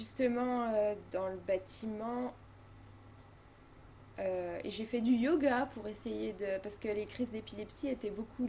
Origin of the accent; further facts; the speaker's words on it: Varois-et-Chaignot, Bourgogne-Franche-Comté, France; also born or lived in Dijon; je suis née à Dijon. J'ai habité à Varoix pendant 31 ans. Non, un petit peu moins parce que je suis partie de chez mes parents entre-temps